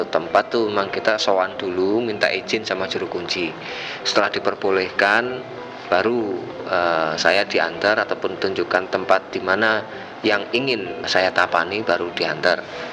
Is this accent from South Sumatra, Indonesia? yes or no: no; Wonosobo, Central Java, Indonesia; Saya berasal dari Wonosobo, Mas.